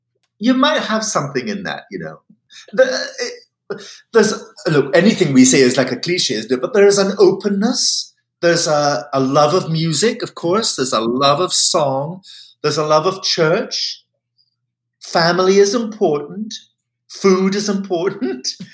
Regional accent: Scotland, United Kingdom; I've been thinking about the questions about, as a Scot, you know, is it appropriate for English actors to play Scottish parts?

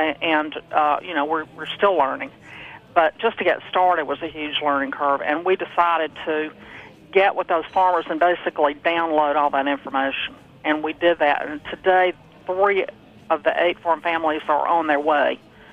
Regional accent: Alabama, United States; I'm from Alabama.

